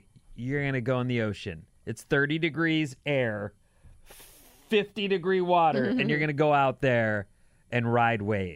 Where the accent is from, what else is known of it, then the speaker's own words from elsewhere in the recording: Pennsylvania, United States; When I grew up in Pennsylvania in the 80s and 90s, we would have the Monday after Thanksgiving off of school